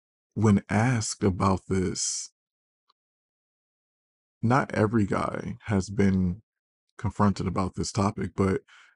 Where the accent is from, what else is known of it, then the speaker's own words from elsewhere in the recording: Michigan, United States; I was a young gay black boy growing up outside of Detroit.